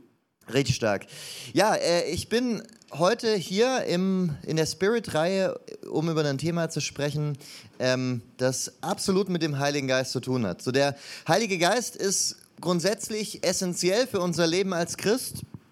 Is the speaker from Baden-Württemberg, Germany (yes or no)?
yes; Stuttgart, Baden-Württemberg, Germany; muss ich mich ja auch als Stuttgarter bedanken